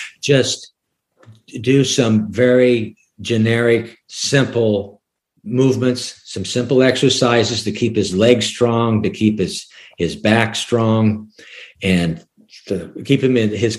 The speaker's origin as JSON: {"language": "English", "town": "Sioux City", "region": "Iowa", "country": "United States", "tie": "born or raised there", "said": "When I grew up in Sioux City, Iowa, I would go up to Briarcliff College, which is a small school in Sioux City"}